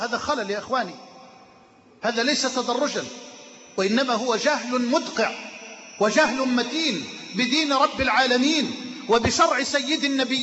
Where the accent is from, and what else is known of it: Egypt